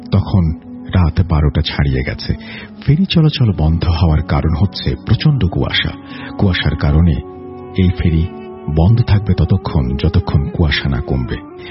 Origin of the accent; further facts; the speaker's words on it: Barisal Division, Bangladesh; আমার গ্রামের বাড়ি পিরোজপুর জেলার মধ্যে, আমি যেখানে নেমেছি সেটা বাগেরহাট জেলার মধ্যে পড়েছে। এখন থেকে 3 কিলোমিটার পর আমার জেলার সীমানা।